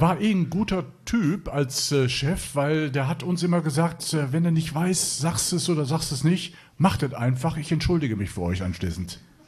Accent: Gladbeck, North Rhine-Westphalia, Germany; ich war ja früher in Gladbeck, ich bin im Ruhrgebiet ja aufgewachsen auch, ja. In Gladbeck bin ich groß geworden.

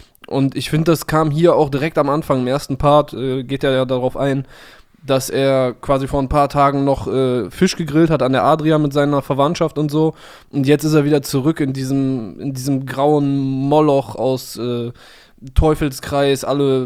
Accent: Cologne, North Rhine-Westphalia, Germany; Das ist ja für mich als Kölsche Jung so fast wie so ein an Karneval Samstag

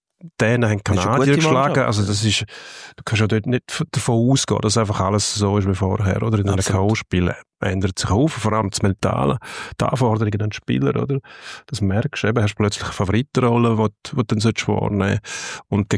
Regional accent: Switzerland; man macht es zwar bei uns in der Schweiz zum Beispiel auch

